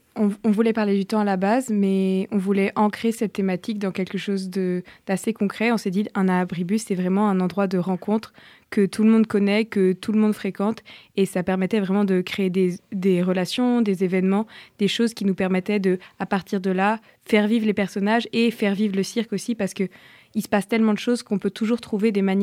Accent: Switzerland; moi, je suis française et suisse, mais j'ai grandi en Suisse.

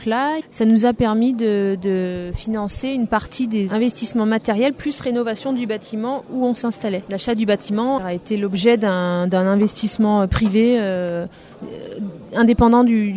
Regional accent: Lyon, Auvergne-Rhône-Alpes, France; Moi je suis originaire de Lyon, je suis lyonnaise à l'origine et je suis arrivée ici il y a une petite dizaine d'années en stage chez un agriculteur. Je me suis installée, moi mon compagnon est agriculteur, donc ça fait 7-8 ans que je suis installée ici.

